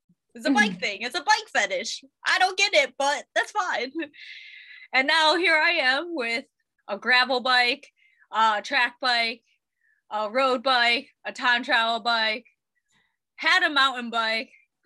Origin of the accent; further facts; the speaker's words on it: Ohio, United States; also born or lived in Colorado; now in San Diego, United States; I'm actually from Ohio. and then moved out to Colorado, started getting into adventures